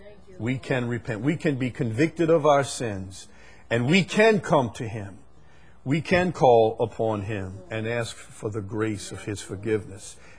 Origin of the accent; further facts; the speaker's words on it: Chalmette, Louisiana, United States; I'm kind of a simple guy. I'm from Chalmette.